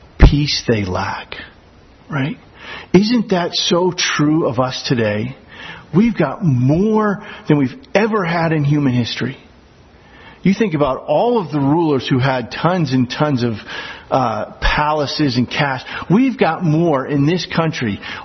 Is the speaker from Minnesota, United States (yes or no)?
no; Iowa, United States; I grew up in Iowa, just a short stone's throw away from the Field of Dreams.